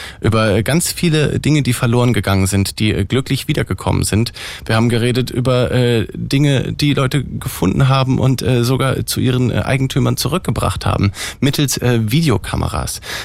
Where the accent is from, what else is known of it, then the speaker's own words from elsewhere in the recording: Berlin, Germany; accent: Berlin dialect; ich sage mal in meinem Berliner Dialekt